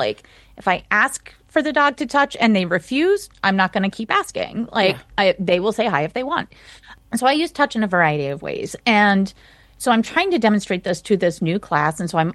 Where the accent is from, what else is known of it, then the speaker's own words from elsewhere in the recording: Maine, United States; I grew up in Maine, in very rural Maine.